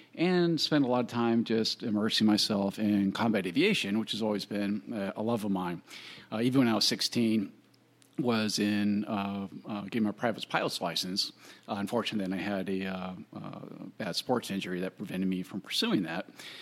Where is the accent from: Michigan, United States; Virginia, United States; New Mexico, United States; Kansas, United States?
Virginia, United States; I guess I grew up in Virginia.